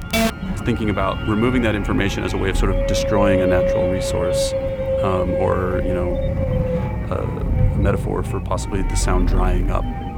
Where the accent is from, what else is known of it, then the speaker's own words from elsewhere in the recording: Montana, United States; The coniferous sound, which I grew up with in Montana because of all the, you know, pine trees, fir trees, there's a kind of hollow sound, sort of like through the trees.